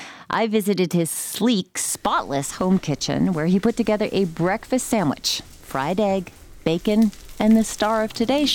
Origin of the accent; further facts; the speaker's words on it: New England, United States; Todd, I grew up in New England.